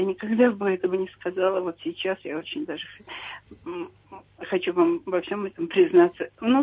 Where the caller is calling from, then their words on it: Moscow, Russia; Я из Москвы звоню.